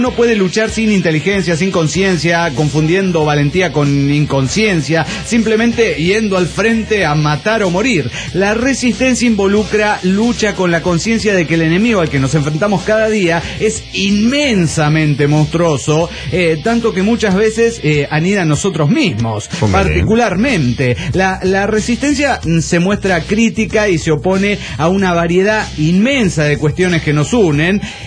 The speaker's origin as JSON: {"language": "Spanish", "country": "Mexico", "said": "yo no soy de aquí, ni soy de allá, llego aquí, en realidad soy de México"}